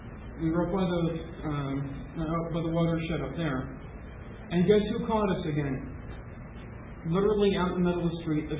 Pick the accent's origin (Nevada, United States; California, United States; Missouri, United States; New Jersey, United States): New Jersey, United States; See, I'm from Morris County. You're familiar with New Jersey?